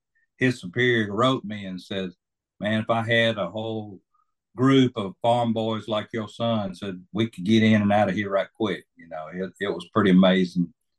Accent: Georgia, United States; Okay, I grew up here in Georgia on a dairy farm.

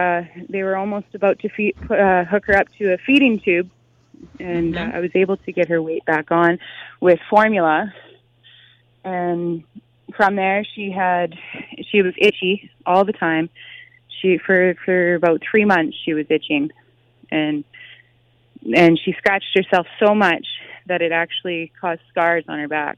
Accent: Fort St. John, British Columbia, Canada; I'm from Northern BC in Canada. It's a town called Fort St. John. It's about 27,000 people.

